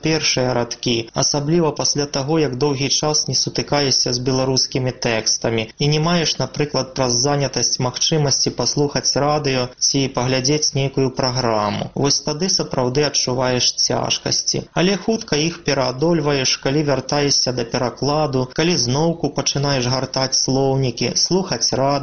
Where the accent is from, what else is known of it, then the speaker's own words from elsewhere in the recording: Kryvyi Rih, Dnipropetrovsk Oblast, Ukraine; нават браў удзел у баях за мой родны горад Крывы Рог